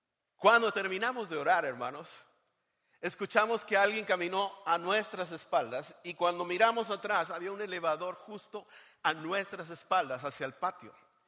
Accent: Monterrey, Nuevo León, Mexico; la ciudad de Monterrey, México, donde yo nací, crecí por 22 años, donde yo conocí a Cristo también como mi Salvador.

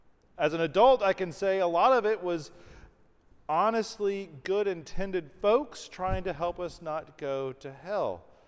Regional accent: Memphis, Tennessee, United States; I was born and raised in Memphis, which I've shared with y'all plenty of times before

